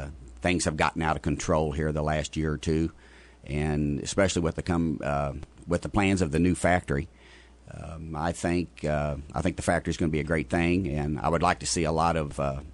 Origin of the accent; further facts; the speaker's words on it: Crystal City, Texas, United States; I grew up in Crystal City.